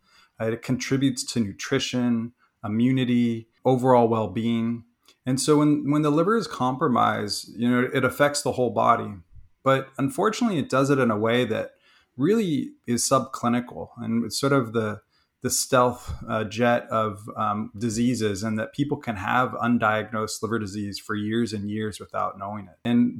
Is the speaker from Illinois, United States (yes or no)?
no; California, United States; I grew up in Northern California. My parents were students at UC Berkeley